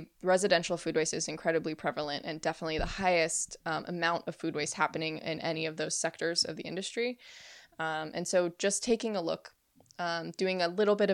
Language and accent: English; Phoenix, Arizona, United States; So I grew up in Arizona, in the Phoenix area. And went to school at Northern Arizona University in Flagstaff, which is Northern Arizona.